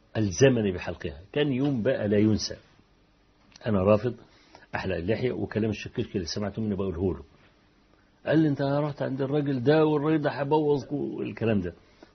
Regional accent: Egypt; also born or lived in Spain; فكنت امسك ورقه كده واقول ان انا من مصر

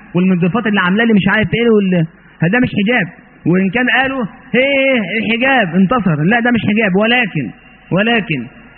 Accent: Egypt; اني لست اخوانيا ولا سلفيا ولا انا مسلم مصري تخرجت في الازهر وعملت في الاوقاف

